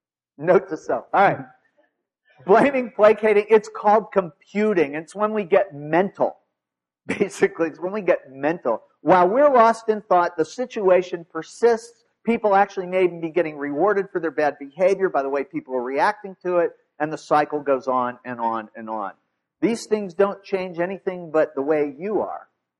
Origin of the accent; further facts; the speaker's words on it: Ohio, United States; First of all, we're in Ohio, I grew up in Ohio, I know that there's a lot of nice people in Ohio.